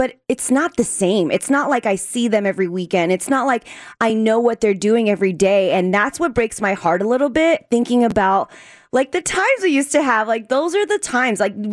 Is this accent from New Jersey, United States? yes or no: no; San Diego, California, United States; now in Las Vegas, United States; I think moving out of my hometown of San Diego really put that into perspective of me missing that girlhood